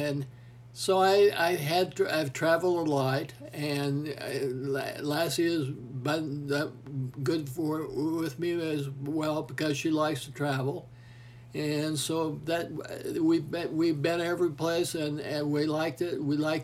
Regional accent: Kansas, United States; I grew up in Kansas and went to graduate school in California.

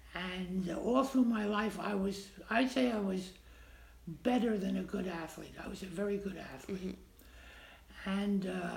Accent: Brooklyn, New York, United States; also born or lived in Rockland County / Buffalo; now in Martha's Vineyard, United States; I grew up in Brooklyn, lived in Rockland County for 12 years, and then Buffalo for 30 years, and in 1998, I moved to Martha's Vineyard.

